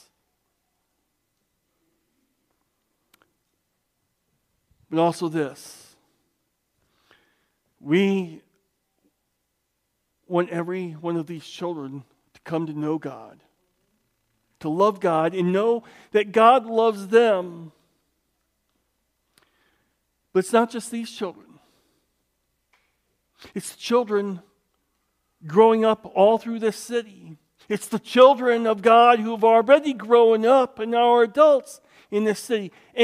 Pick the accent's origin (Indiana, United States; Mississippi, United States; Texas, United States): Indiana, United States; LaPorte; also born or lived in Memphis / Denver; And I grew up in LaPorte, Indiana, which is about 40 miles southeast of Chicago. We would go up to Cubs games.